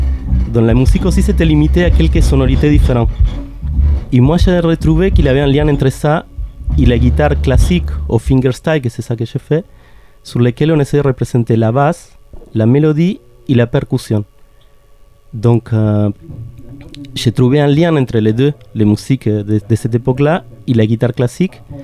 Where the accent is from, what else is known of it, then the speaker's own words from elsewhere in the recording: Argentina; French is a second language; moi je viens de l'Argentine et à la base je suis compositeur.